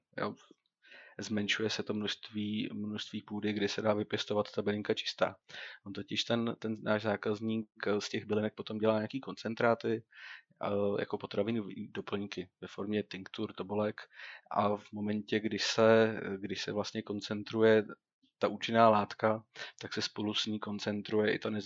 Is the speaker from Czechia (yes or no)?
yes; Plzeň, Plzeň Region, Czechia; protože my jsme z Plzně a k nám se sem třeba moc nevozí produkce z Polska